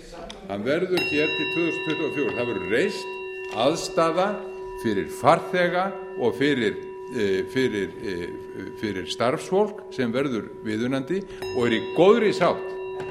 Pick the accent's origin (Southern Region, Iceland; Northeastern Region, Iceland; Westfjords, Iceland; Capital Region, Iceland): Capital Region, Iceland; Reykjavik; Ég er Reykvíkingur en er því andvígur.